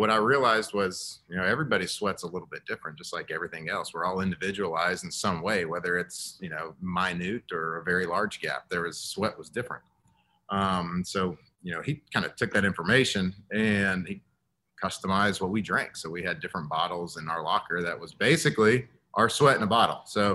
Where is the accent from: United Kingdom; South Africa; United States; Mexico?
United States; Texas; You know, I grew up and born and raised in Texas.